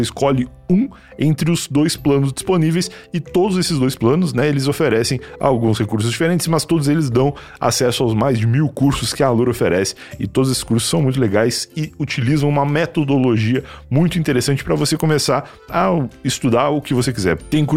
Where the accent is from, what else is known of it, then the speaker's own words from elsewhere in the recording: Rio Grande do Sul, Brazil; moved away; Eu sou gaúcho, né? Eu vim morar pra cá já faz uns 8 anos